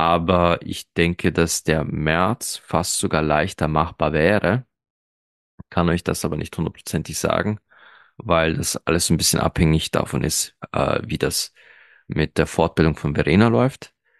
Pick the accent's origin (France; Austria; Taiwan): Austria; Ich bin Österreicher